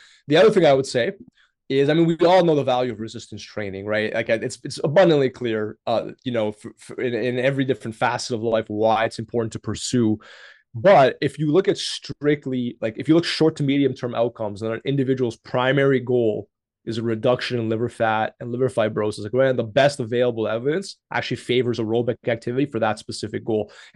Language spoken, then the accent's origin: English; Canada; I'm from Canada